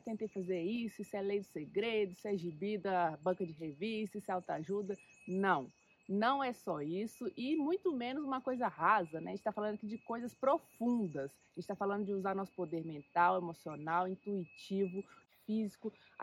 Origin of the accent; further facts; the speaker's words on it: Minas Gerais, Brazil; Benza Deusa veio para Minas Gerais, minha terrinha